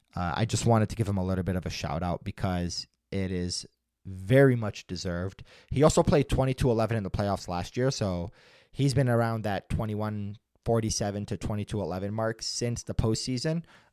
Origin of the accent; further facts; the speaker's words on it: Canada; I'm Canadian, so I really do.